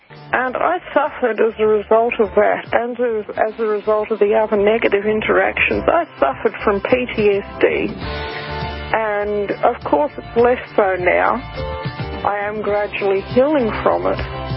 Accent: New Zealand; now in Australia; I arrived in Australia in 1991, okay? That was a long, long time ago. I grew up in New Zealand. I'm not British. I've never been to Britain

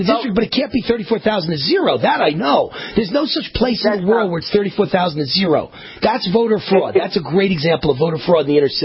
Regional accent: New York, United States; now in California, United States; I'm a Californian. I grew up in New York and spent 15

